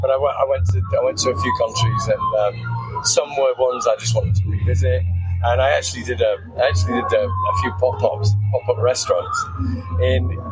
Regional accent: Sierra Leone; born there; also born or lived in West Africa; Yeah, I was born in Sierra Leone.

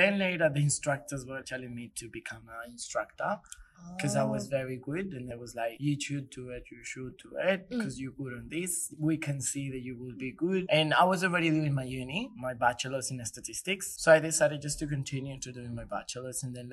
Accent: Bogota, Bogotá, Colombia; English is a second language; the city of Bogota, which is where I'm coming from. I'm coming from Colombia, from the city, which is Bogota.

